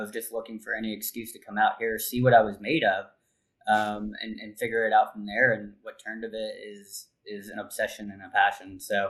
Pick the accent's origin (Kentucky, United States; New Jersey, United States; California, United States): California, United States; Los Angeles; moved away as an adult; now in Washington, United States; As someone that born and raised in Los Angeles, that moved out here, you know, 5-6 years ago, across the country